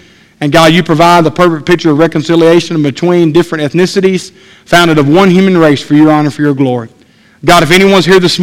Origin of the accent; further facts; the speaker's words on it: Brookhaven, Mississippi, United States; in my hometown in Brookhaven